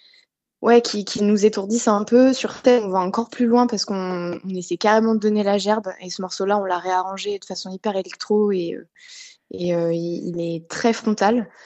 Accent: Évreux, Normandy, France; c'est vrai qu'à Évreux, c'est un peu mon terrier, quoi. C'est là où j'ai grandi.

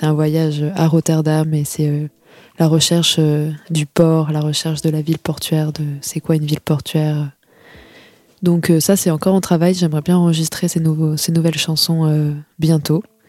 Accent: Cherbourg, Normandy, France; Moi, je suis un peu plus ville portuaire que grande ville américaine, comme je viens de Cherbourg.

